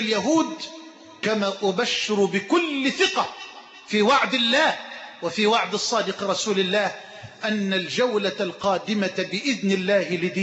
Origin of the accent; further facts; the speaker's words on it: Egypt; اللهم اجعل بلدنا مصر أمنا أمانا سخاء رخاء